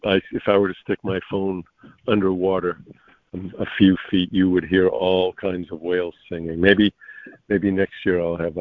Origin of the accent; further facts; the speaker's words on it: Maine, United States; I'm from Maine, and I didn't have much of a connection with the ocean because it was so cold.